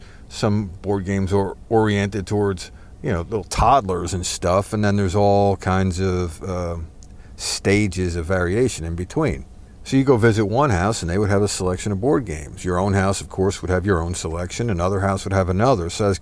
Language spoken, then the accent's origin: English; New Jersey, United States; See, I grew up in New Jersey, and in New Jersey, you know, we would play with actual real ants and never have a problem with it.